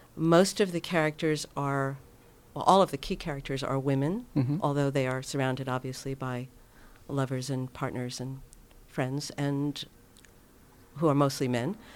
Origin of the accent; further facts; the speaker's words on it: New York, United States; And I grew up in New York, and my mother was a just passionate believer in education and in reading.